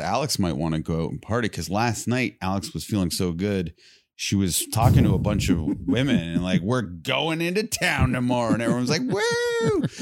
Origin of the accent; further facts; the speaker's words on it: Canada; I go, oh, yeah, I'm from Canada. That's kind of like, you know, we're both from cold places.